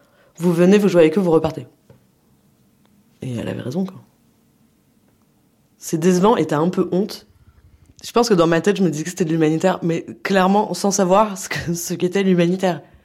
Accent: France; Moi, je parlais un petit peu anglais, mais c'est pas, je suis française, c'est pas ma langue natale.

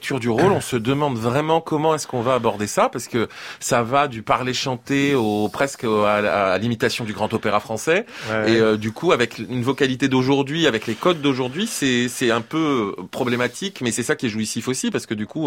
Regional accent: Lille, Hauts-de-France, France; Je viens des Hauts-de-France, de Lille

